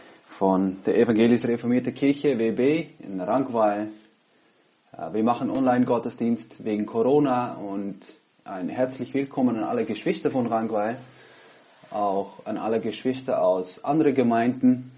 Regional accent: Netherlands; now in Innsbruck, Austria; Pfarrer in Innsbruck. Im Moment bin ich in Holland, ich bin Holländer.

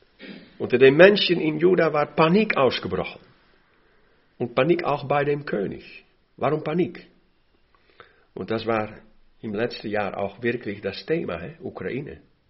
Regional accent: Netherlands; born there; German is a second language; moved away; Als gebürtiger Niederländer musste ich das lernen.

